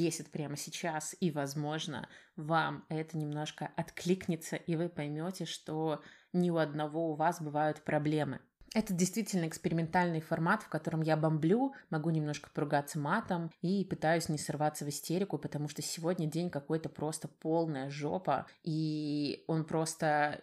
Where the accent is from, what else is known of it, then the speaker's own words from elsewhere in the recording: Minsk, Belarus; Я из Минска, из Белоруссии.